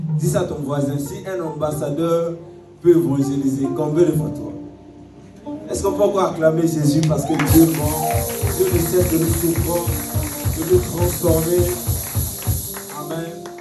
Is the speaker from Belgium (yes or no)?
no; Brazzaville, Republic of the Congo; je suis congolais de Brazzaville.